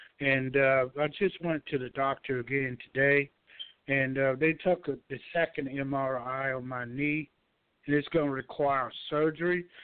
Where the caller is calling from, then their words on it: Georgia, United States; I'm from Georgia.